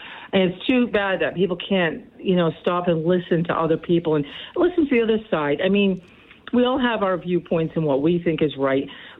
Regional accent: New Jersey, United States; born there; also born or lived in Connecticut / Illinois / Florida; now in New Bedford, United States; I was born in New Jersey. I've lived about 10 years in Connecticut. I've lived 6 years out west of Chicago. I've lived a little bit in Florida.

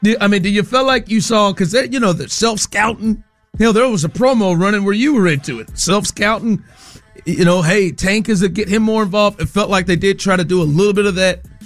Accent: Baytown, Texas, United States; we're from Baytown. We get down like that.

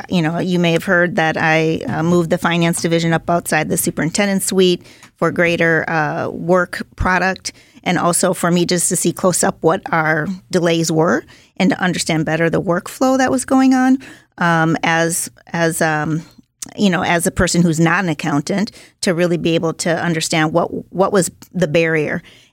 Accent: Minneapolis, Minnesota, United States; Well, I grew up in the Southeast Projects in public housing to a single mom in Minneapolis, Minnesota. And so I'm from Minnesota.

